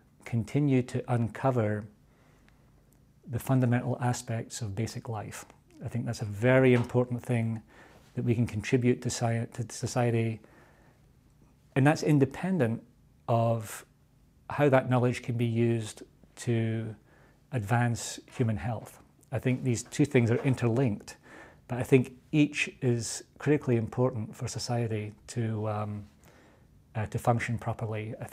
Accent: Scotland, United Kingdom; I actually grew up all over Scotland. My father had a job that required him to move every few years. And so we moved around different parts of Scotland and lived in different areas.

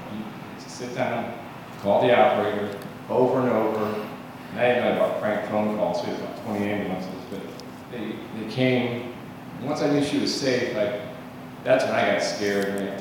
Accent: Ohio, United States; I grew up in Ohio, and I have my master's degree in counseling

